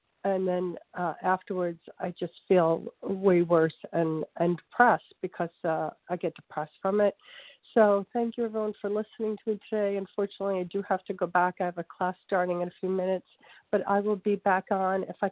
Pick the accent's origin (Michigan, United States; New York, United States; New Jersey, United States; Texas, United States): New York, United States; I'm from New York.